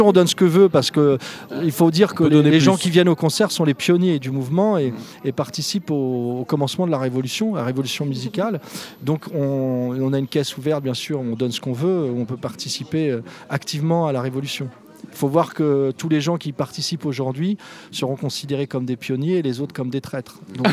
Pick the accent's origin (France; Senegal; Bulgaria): France; Paris, Île-de-France; en partant de ce qu'on est, des Parisiens, et puis après, on a envie de voyager